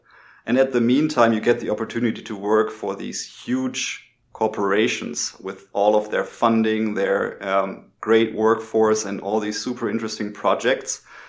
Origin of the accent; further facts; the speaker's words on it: North Rhine-Westphalia, Germany; English is a second language; So I am originally from Germany, grew up in the Ruhr area and studied mechanical engineering and business administration, so as an industrial engineer in Aachen.